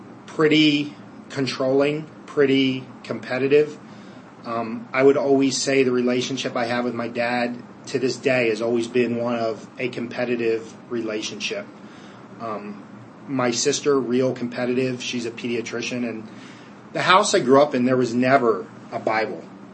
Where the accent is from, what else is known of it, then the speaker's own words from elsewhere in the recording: Millersville, Maryland, United States; I was originally born and raised in Millersville, Maryland, which is about 12 minutes south of Baltimore. So I always just say from Baltimore, Maryland. Baptized Catholic, had godparents, grew up in a pretty lower middle class area.